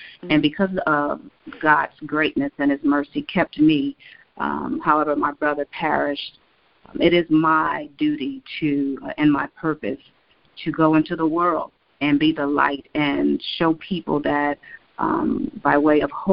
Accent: Gary, Indiana, United States; now in Atlanta, United States; I am actually from Gary, Indiana, native born and raised of Gary, Indiana.

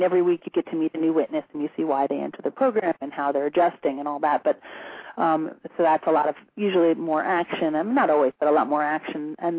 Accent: New Jersey, United States; I grew up in New Jersey, so getting to do a Broadway play is pretty much what made me want to be an actor in the first place.

